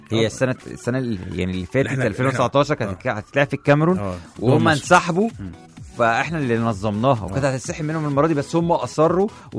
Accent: Upper Egypt, Egypt; اي محافظه عندنا في الصعيد تنظم ماتش

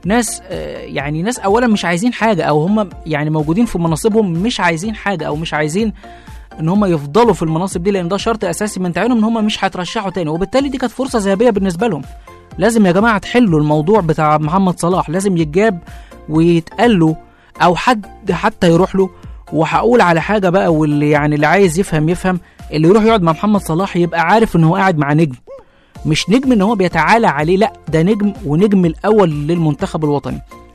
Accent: Egypt; انه الحفلة موجودة عندنا في مصر

